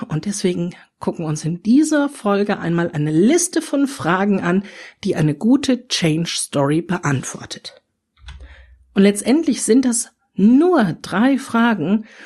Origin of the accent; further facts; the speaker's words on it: North Rhine-Westphalia, Germany; ich bin im Ruhrgebiet aufgewachsen